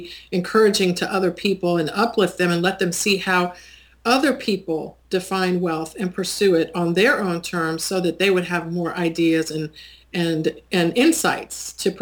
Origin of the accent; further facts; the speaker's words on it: Washington, District of Columbia, United States; now in Charlotte, United States; My hometown is Washington, D.C.